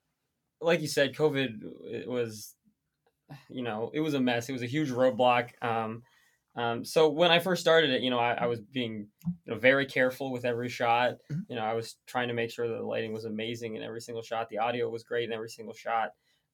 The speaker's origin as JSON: {"language": "English", "town": "Des Moines", "region": "Iowa", "country": "United States", "said": "I'm from Des Moines, Iowa, but yeah, I went to UNI, like Tristan said."}